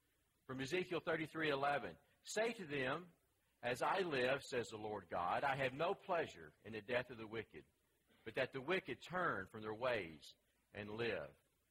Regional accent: the South, United States; accent: southern; Even my southern accent can't mess that word up too bad.

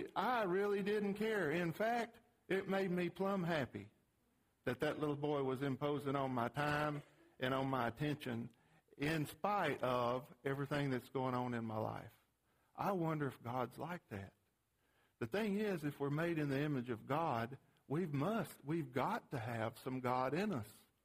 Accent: Tennessee, United States; I grew up in Tennessee, and we weren't poor, but we didn't have any money.

